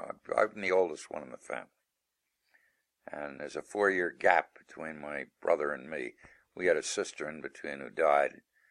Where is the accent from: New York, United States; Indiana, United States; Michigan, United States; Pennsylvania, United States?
New York, United States; I mean, I came from New York.